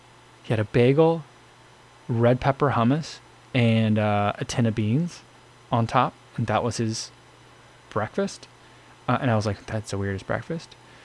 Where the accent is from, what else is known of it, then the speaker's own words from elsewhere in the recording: New Jersey, United States; I never had pimento cheese growing up in New Jersey. I never experienced it, never even heard of it.